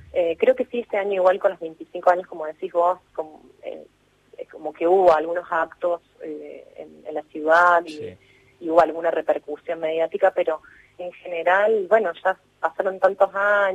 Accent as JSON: {"language": "Spanish", "town": "Río Tercero", "region": "Córdoba", "country": "Argentina", "said": "Sí, volví, tengo mi familia allá y bueno, soy de Río Tercero, así que cada tanto voy."}